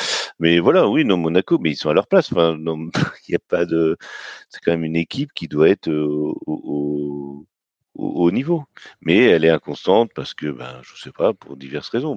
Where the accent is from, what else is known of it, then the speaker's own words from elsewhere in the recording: Rennes, Brittany, France; je dirais juste en tant que Rennais, ça me plairait pas